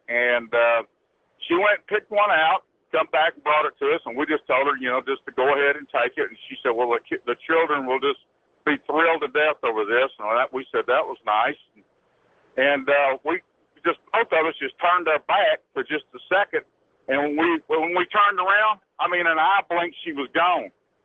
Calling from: Texas, United States; Yeah. I'm a caller from Texas.

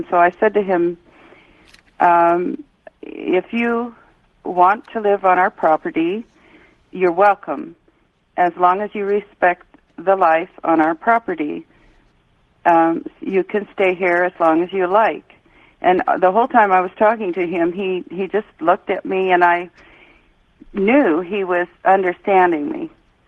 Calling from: Orcas Island, Washington, United States; from Orcas Island in Washington State.

